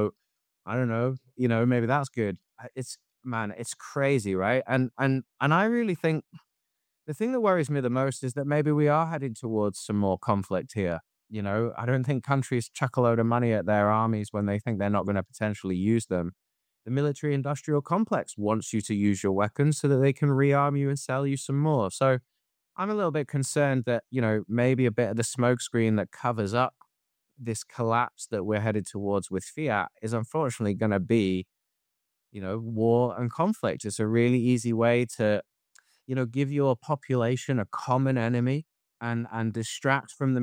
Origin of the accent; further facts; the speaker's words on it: United Kingdom; because I'm British, right?